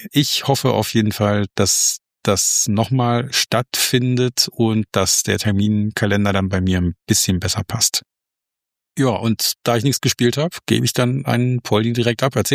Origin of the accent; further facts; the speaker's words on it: Berlin, Germany; Freund und ich, wir kommen ja beide aus Berlin